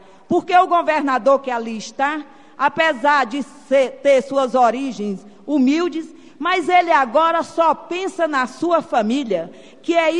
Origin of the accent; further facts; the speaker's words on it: Jaguaruana, Ceará, Brazil; born there; eu sou de origem nordestina, nasci em Fortaleza, em Jaguaruana, no estado do Ceará.